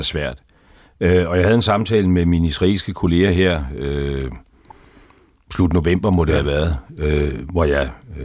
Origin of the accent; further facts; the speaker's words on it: Gilleleje, Capital Region of Denmark, Denmark; Jeg er vokset op i Gilleleje. Jeg er formet af det der med oktober 43.